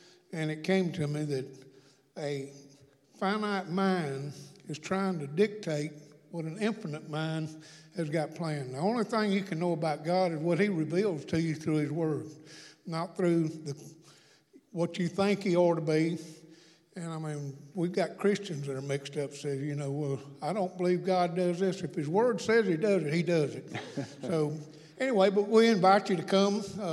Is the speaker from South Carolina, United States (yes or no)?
yes; South Carolina, United States; If you can't understand me, I'm from Northern South Carolina.